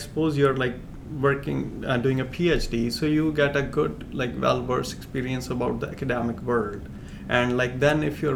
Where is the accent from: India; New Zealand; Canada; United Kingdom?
India; now in United States; Basically, I'm from India. And now I'm a PhD student at South Dakota State University